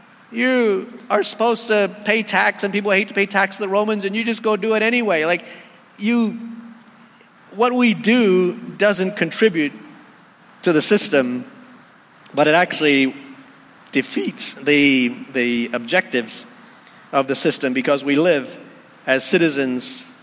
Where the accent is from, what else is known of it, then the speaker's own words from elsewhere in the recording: Canada; I'm just not going to be that patriotic as a Canadian.